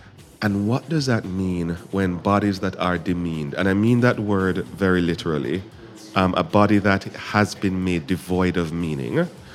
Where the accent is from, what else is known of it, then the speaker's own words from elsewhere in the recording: Jamaica; I'm Jamaican